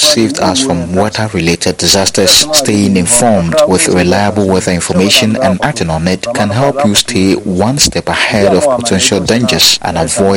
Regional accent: Yeji, Bono East, Ghana; also born or lived in Kwame Krum; I grew up in Kwame Krum and later Yeji, both places with strong winds and waves.

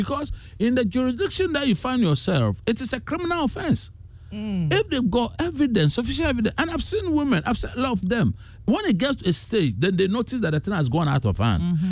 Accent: Ghana; listen, I'm a Ghanaian, I'm also a pastor, I'm a lawyer.

